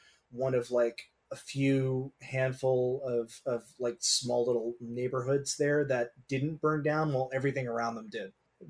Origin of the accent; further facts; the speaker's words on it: Great Neck, New York, United States; because I grew up in Great Neck, New York. And so, which is, it's a very Jewish area, right?